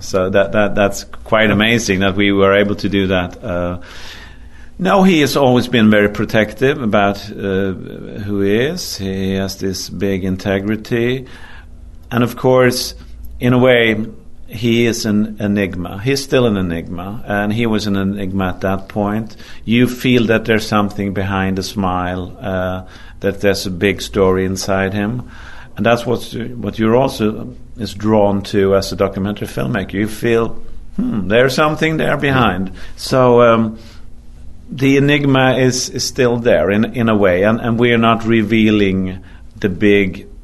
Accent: Sweden; English is a second language; because he's from my hometown. And we all in Sweden have a relation to Zlatan.

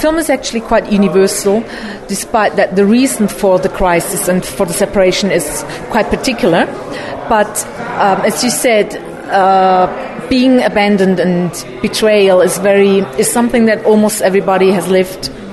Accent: Switzerland; that even in my home country in Switzerland

